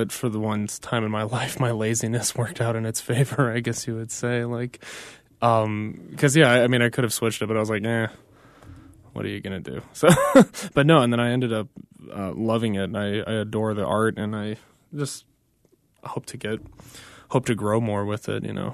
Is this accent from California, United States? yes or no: yes; Los Angeles, California, United States; They're immigrants from El Salvador, yes. Me and my wife born and raised in Los Angeles, so.